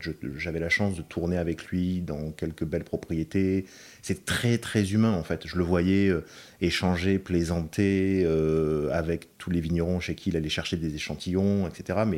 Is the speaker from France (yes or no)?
yes; France; moi, je suis français, mais je suis un petit mougli, quoi. Je suis un français élevé par le British Wine Trade, quoi.